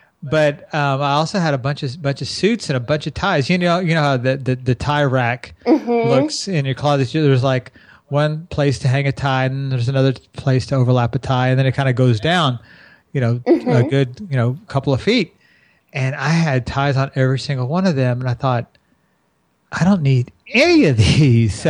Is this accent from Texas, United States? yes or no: yes; San Antonio, Texas, United States; I'm originally from San Antonio, yeah. so I know the area.